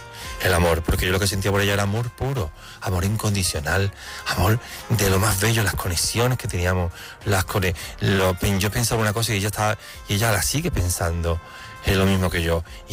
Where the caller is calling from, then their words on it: Seville, Andalusia, Spain; also born or lived in Italy; de Sevilla. Llamo para compartir